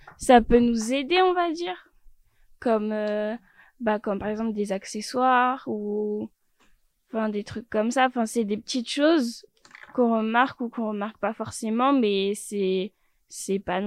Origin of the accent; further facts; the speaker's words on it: France; alors que ça vaut de l'or chez nous en France, aux États-Unis et tout.